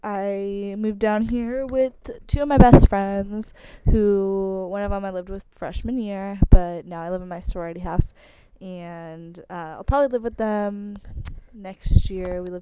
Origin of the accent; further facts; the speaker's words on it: Palos Verdes, California, United States; now in San Diego, United States; I'm from Palos Verdes, California, which is in Los Angeles, and I grew up there. I moved there when I was a little baby, and I've lived there my whole life until I moved to San Diego 3 years ago